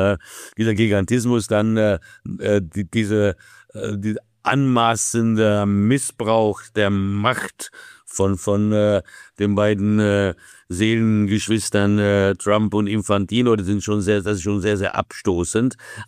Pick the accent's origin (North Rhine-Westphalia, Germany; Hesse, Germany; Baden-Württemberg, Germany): Hesse, Germany; Wiesbaden; Also ich komme ja aus Wiesbaden.